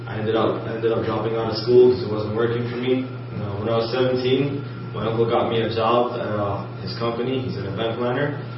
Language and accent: English; New York City, New York, United States; I grew up in New York City. Come from a good family, a single parent home.